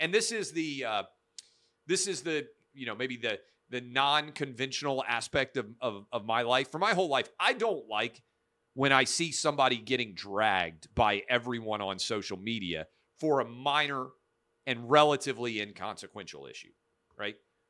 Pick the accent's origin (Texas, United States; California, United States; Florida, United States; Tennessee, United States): Tennessee, United States; Nashville; It happened in my hometown of Nashville.